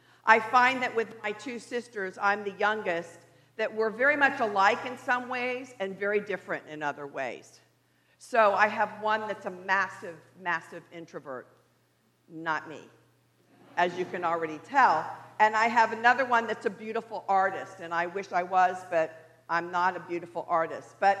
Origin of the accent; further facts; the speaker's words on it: Miami, Florida, United States; I am a lifelong Episcopalian. Although I grew up in Miami, I have always been engaged in the church